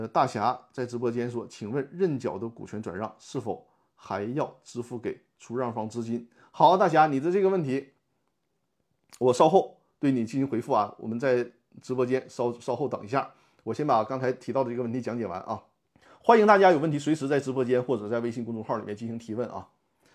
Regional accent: Northeast China, China; accent: Northeastern Mandarin; 我用我们东北话讲就是连蒙带骗嘛

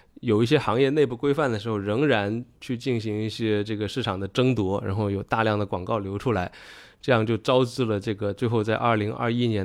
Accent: China; 这有点像我们中国人对这个恰特的叶子一样，你要是带恰特的叶子来中国，那也是绝对就被被抓起来了

